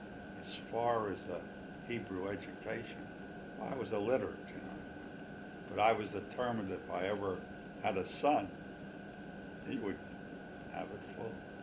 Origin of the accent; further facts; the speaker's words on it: Langhorne, Pennsylvania, United States; also born or lived in Philadelphia; I was born in Philadelphia, April the 30th, 1896. And we lived there till I was probably about 7 or 8 years old. And then we moved to Langhorne, Pennsylvania, which is a Quaker outfit, you know, Friends.